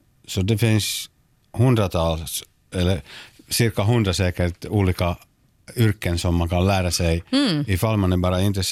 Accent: Pargas, Southwest Finland, Finland; first language Finnish; Swedish is a second language; Jag är finskspråkig, som ni kan höra.

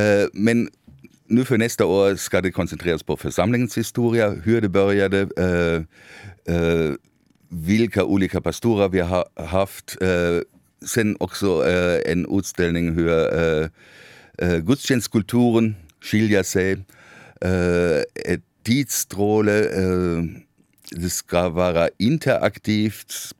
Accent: West Germany, Germany; I västra Tyskland, där jag kommer ifrån

